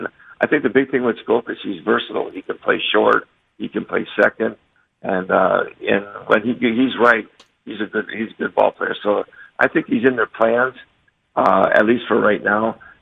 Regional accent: Wisconsin, United States; I've been born and raised in Wisconsin

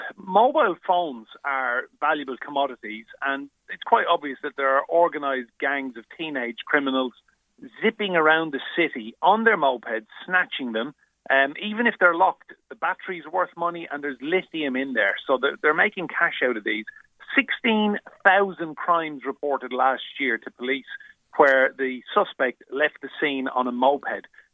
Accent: Ireland; Really, being Irish, it was all about Jim Steins.

